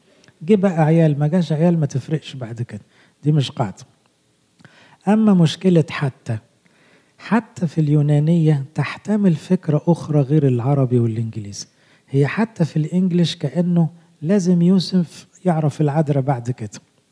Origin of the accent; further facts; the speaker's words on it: Egypt; now in United States; زي الأسر الجامعية زمان عندنا في مصر